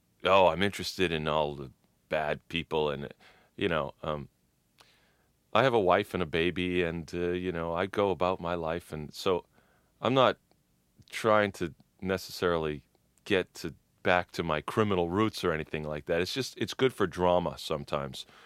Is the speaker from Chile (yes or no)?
no; Boston, Massachusetts, United States; But I came from Boston during this particular time, and I grew up with two older brothers.